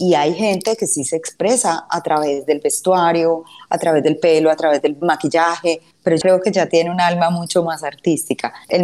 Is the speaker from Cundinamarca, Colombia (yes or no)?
no; Medellín, Antioquia, Colombia; yo que soy de Medellín